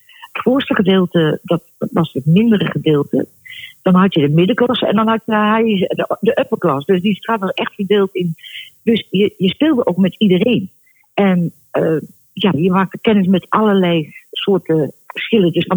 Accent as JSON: {"language": "Dutch", "region": "Utrecht", "country": "Netherlands", "tie": "born or raised there", "said": "Daalse Dijk, echt een volksbuurtje. Dat was mijn geboorteplaats op een hofje."}